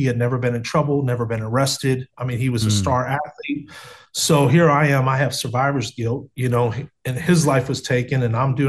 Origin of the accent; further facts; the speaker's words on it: Cleveland, Ohio, United States; when I grew up in Cleveland, you know, I was going to inner city schools.